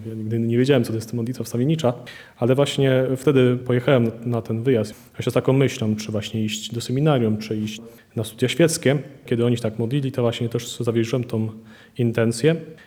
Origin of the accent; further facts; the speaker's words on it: Świętokrzyskie Voivodeship, Poland; pochodzę z parafii pod wezwaniem Wniebowzięcia Najświętszej Marii Panny w Górach Pińczowskich.